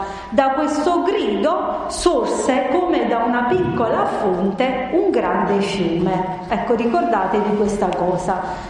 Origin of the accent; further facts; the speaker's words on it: Naples, Campania, Italy; poi io sono napoletana, quindi a Napoli i sogni sono legge di vita